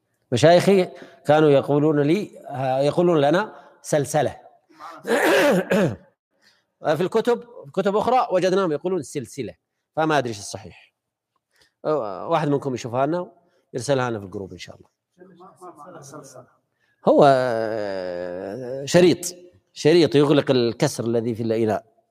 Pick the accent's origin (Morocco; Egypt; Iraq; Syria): Morocco; قلنا أنا من المغرب إيش قاعد أقول الملاعق والسكاكين